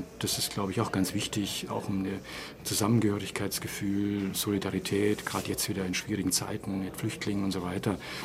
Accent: Munich, Bavaria, Germany; now in Berlin, Germany; Also ich meine, als Münchner, die Münchner Grandler, die findet man hier auch.

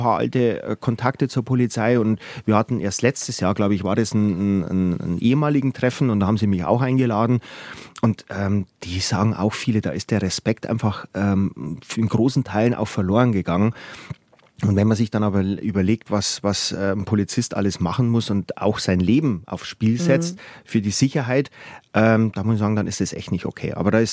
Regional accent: Bavaria, Germany; ich bin auf dem Land groß geworden. Und egal, ob das jetzt in Passau war oder später bei meinen Eltern in Freilassing

